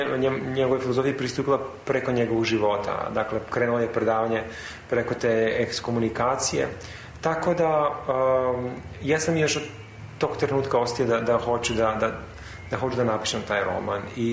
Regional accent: North Macedonia; Mislim da je kod nas u Makedoniji i dalje toga ima u srednjoj školi.

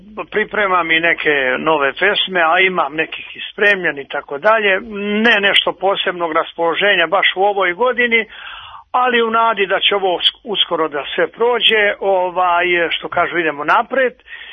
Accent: Šumadija and Western Serbia, Serbia; meni je drago da potičem iz Dragačevskog kraja

